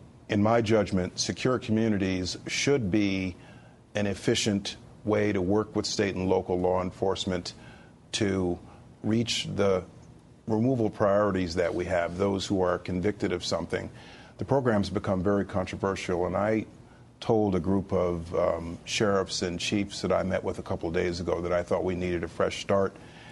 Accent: New York, United States; I'm a New Yorker. I was in Manhattan on September 11, 2001.

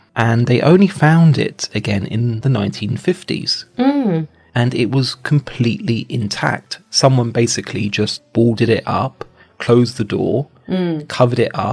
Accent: London, United Kingdom; As you know, I come from London

